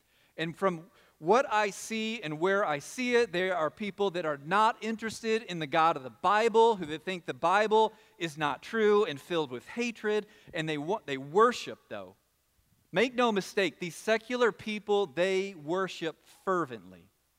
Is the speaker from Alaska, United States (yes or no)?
no; Texas, United States; now in Charlottesville, United States; people that I know, they know I'm from Texas, and I have to give a defense for Texas oftentimes.